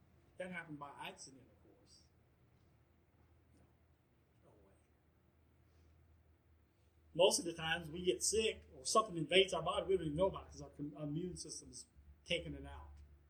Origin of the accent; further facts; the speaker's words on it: Florida, United States; I'm from Florida, boy. I'm coming out from, Florida, and then I'll come up there.